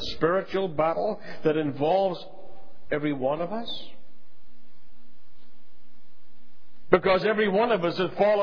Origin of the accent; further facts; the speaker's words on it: Ireland; But while growing up in Ireland where linen was done, I'm quite clear what a weaver's beam is.